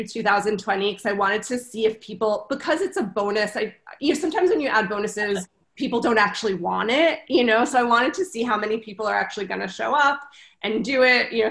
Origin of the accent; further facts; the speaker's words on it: New Jersey, United States; I think between, you know, school, growing up in New Jersey, school always started in September.